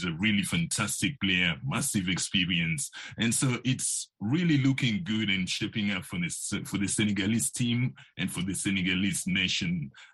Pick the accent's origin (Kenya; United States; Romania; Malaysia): Kenya; since I come from East Africa, from Kenya.